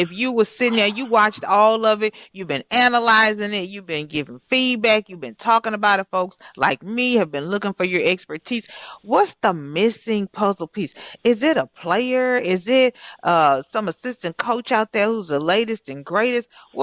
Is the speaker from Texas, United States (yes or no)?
yes; Houston, Texas, United States; The Twins are in Houston, my hometown.